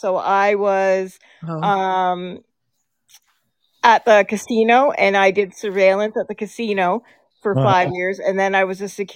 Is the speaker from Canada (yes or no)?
yes; Canada; born there; I'm a dual citizen, but yes, I was born in Canada.